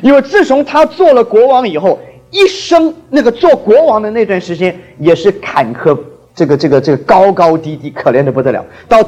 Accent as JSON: {"language": "Chinese", "region": "Guangdong", "country": "China", "tie": "born or raised there", "second_language": "Chinese", "said": "大概我认为觉得我自认为讲的最流利的是台语，是台语，比我自己的家乡话，这个广东家乡话讲的还要流利"}